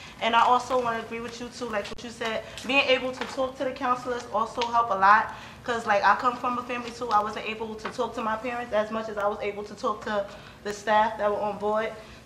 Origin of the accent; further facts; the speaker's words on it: Harlem, New York, United States; and I'm from Harlem.